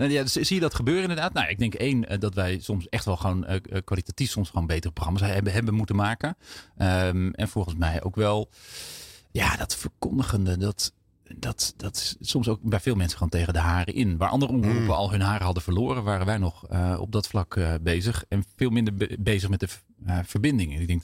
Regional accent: Huizen, North Holland, Netherlands; Ik kwam echt uit de Huizen. Dat is hier om de hoek. Mm. En dat is een gemeenschap, heel warm nest. Heel christelijk opgevoed.

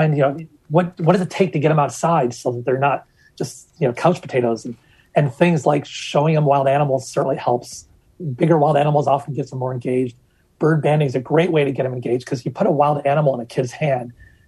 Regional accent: New York, United States; that was something I learned as a kid growing up in Western New York.

